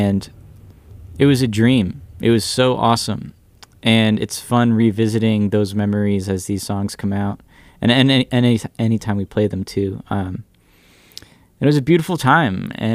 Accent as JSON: {"language": "English", "town": "Benton", "region": "Pennsylvania", "country": "United States", "also_born_or_lived": "Massachusetts", "said": "I'm from a town called Benton, Pennsylvania."}